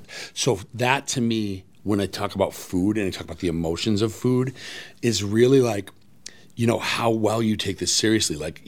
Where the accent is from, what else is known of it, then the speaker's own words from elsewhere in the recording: New England, United States; I'm from New England, a little town, you know, clam chowder and hot dogs.